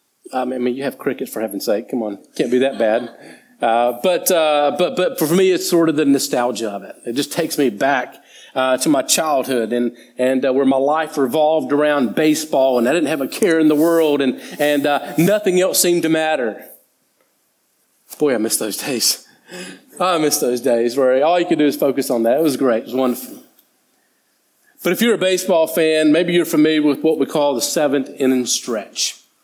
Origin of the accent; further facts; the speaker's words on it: United States; now in Australia; But growing up in the States, baseball was actually a part of my life. I played baseball for 7 years and I really enjoyed it.